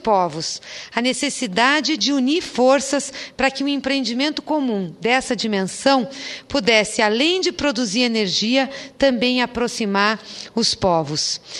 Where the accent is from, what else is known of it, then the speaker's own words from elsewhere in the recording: Paraná, Brazil; Sou do Paraná. O Paraná possui a fronteira mais populosa do Brasil